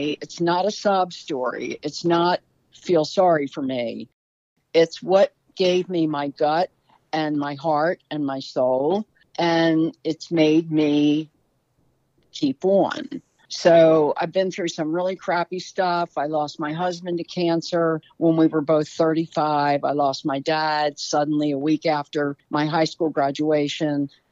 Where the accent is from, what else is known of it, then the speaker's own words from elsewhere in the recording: Baltimore, Maryland, United States; accent: Baltimore; Because I think it's a local story. I'm a local person. I got my Balmer accent.